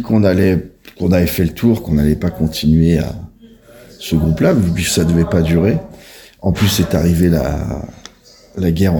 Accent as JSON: {"language": "French", "town": "Paris", "region": "Île-de-France", "country": "France", "said": "on est parisien, français, avec nos origines différentes"}